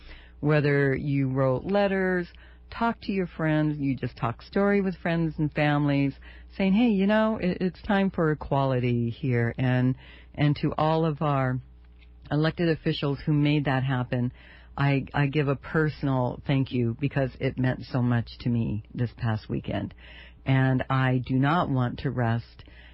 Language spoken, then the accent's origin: English; United States; not able to enjoy the rights, the full benefits of being an American, of being here in Hawaii